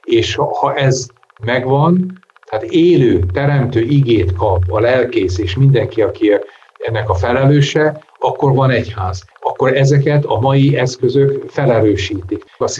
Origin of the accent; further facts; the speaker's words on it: Békéscsaba, Békés, Hungary; born there; én Békés Csabán születtem, 146. voltam, 1959-ben, akit megkereszteltek abban a gyülekezetben.